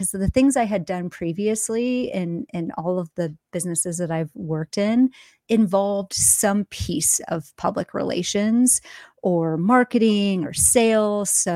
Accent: Iowa, United States; I grew up in Iowa. We were not anywhere near an ocean.

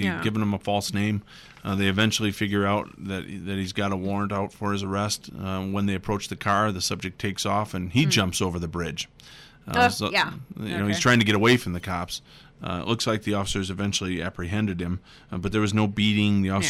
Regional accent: Wauwatosa, Wisconsin, United States; So I'm originally from Milwaukee, Wauwatosa specifically, a suburb of Milwaukee.

